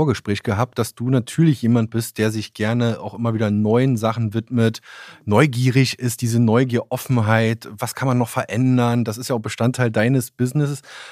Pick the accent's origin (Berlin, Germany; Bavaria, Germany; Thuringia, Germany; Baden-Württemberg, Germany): Berlin, Germany; born there; Als gebürtiger Berliner kann man auch Hamburg-Fan sein, liebe Leute.